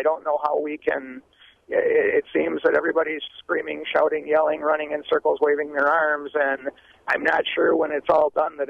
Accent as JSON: {"language": "English", "country": "United States", "said": "it's embarrassing to me currently as an American that we have one party that has Donald Trump leading"}